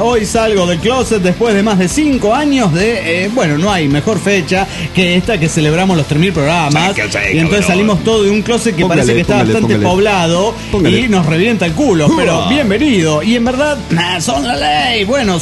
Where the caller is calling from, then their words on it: Quito, Pichincha, Ecuador; de Quito, Ecuador.